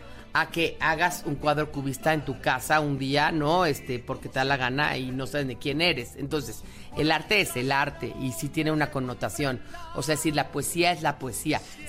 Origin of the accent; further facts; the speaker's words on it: Mexico; ¿dónde estamos colocándonos como cultura mexicana?